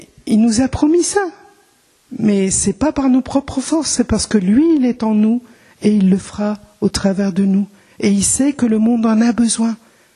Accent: Hauts-de-France, France; Bon, moi, je suis ch'timi, donc peut-être un peu moins passionné que les gens du Sud

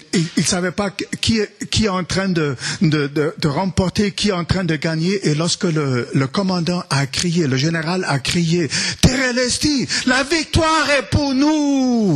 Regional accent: Villefranche-sur-Saône, Auvergne-Rhône-Alpes, France; donc nous venons de la capitale du Beaujolais. Donc, de Villefranche-sur-Saône.

